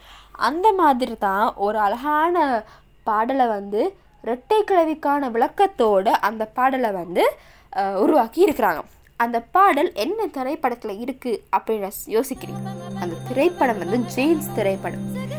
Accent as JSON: {"language": "Tamil", "country": "Sri Lanka", "said": "இலங்கையில் வந்து சாதாரண பொது பரீட்சை வந்து எல்லாருமே எழுதியிருப்போம். அப்போ அதில் வந்து எங்களோட தாய்மொழி தமிழ்னு ஒரு பாடம் இருக்கும் இல்லையா"}